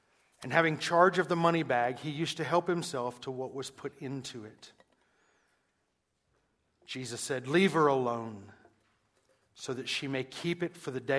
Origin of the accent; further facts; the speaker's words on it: Atlanta, Georgia, United States; Or I'm from Atlanta and I don't speak English. I'm not sure which, you know, maybe it's a little bit of both. I tell people I'm Southern, so technically I'm bilingual.